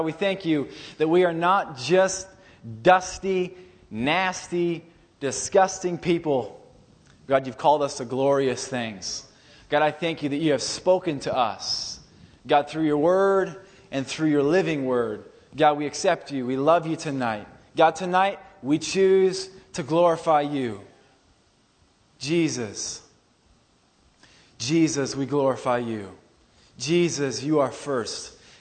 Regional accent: Anchorage, Alaska, United States; I remember when I was younger, I came from Anchorage.

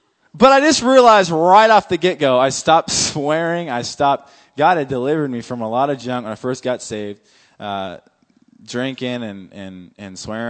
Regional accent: Willow, Alaska, United States; now in Anchorage, United States; I grew up in Willow. Way out in Willow. But now I'm in Anchorage. No, I really did. I grew up in Willow, and I grew up smoking pot, drinking.

